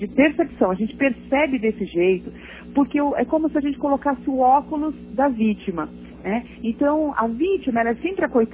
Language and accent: Portuguese; Brazil; a gente, enquanto brasileiro, né, a gente sempre acha que alguém tem que vir ajudar